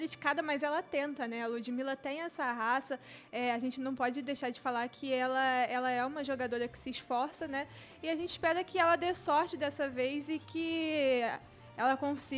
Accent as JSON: {"language": "Portuguese", "country": "Brazil", "said": "Mas, como o Neto falou, a gente é brasileiro, a gente acredita."}